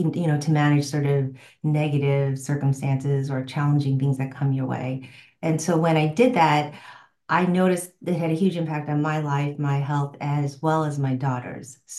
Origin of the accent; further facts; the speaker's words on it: New York, United States; I forgot to mention I'm originally from New York